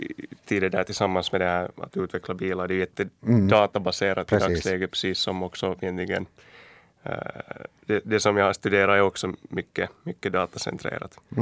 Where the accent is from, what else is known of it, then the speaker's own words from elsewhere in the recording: Finland; Åtminstone som en finsk chaufför som det kanske inte är så.